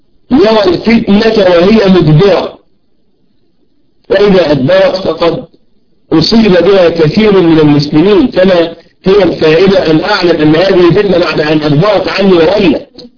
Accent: Egypt; التي حلت بالمسلمين في بلدنا مصر،

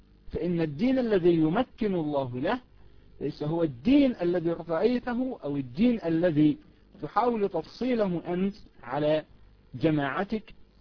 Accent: Egypt; هي الأحداث التي حدثت عندنا في مصر

